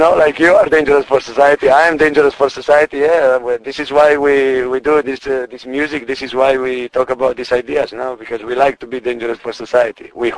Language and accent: English; Timiș County, Romania; It is in my hometown, which is 50 kilometers from Timișoara.